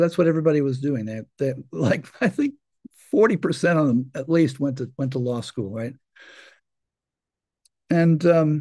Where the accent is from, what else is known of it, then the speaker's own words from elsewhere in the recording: Ireland; for me, it was when I realized that identifying myself as an Irishman was to identify with myself with somebody who liked to go to pubs and get into fights.